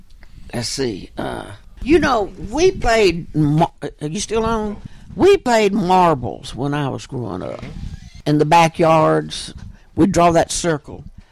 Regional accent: Murfreesboro, Tennessee, United States; when I was growing up in Murfreesboro in 1938, a girl was supposed to finish high school, get married, have babies.

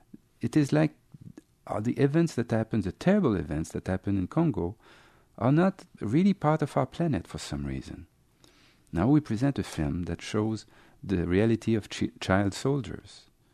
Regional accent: Algeria; We are from Algeria, and we are trying now to set up a Skype interview with the filmmaker.

